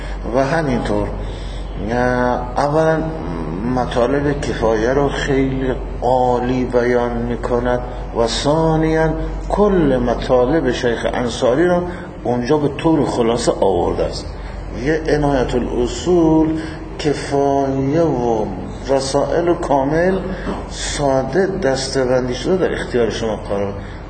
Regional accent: Firuzabad, Fars, Iran; ایرانی هم از فیروزآباد، آمدم وطنم

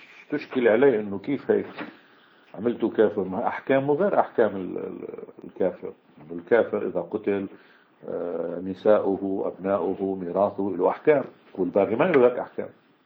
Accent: Lebanon; مثل بعض الفرق اليوم عندنا بلبنان

